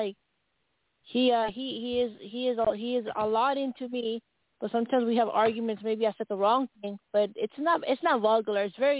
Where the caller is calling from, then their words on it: Colorado, United States; Oh, hi, Joe and Ken. … Colorado.